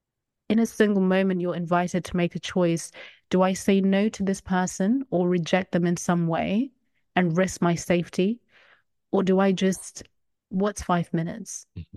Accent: Zimbabwe; As someone that was born and raised in Zimbabwe and grew up around all different types of white people

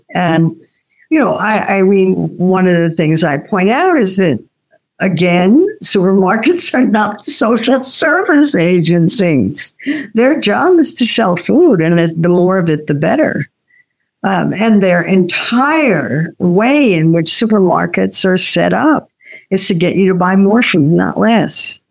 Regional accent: United States; We're American. We don't do seasons.

